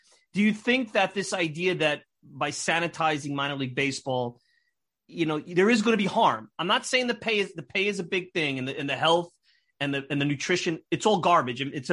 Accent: Brooklyn, New York, United States; I've been in Brooklyn. Like, I grew up in Brooklyn.

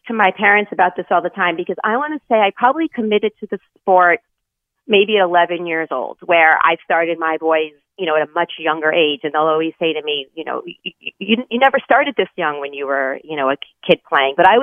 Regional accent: New York, United States; So I grew up on Long Island on the North Shore in quite the competitive environment, both for academics and athletics.

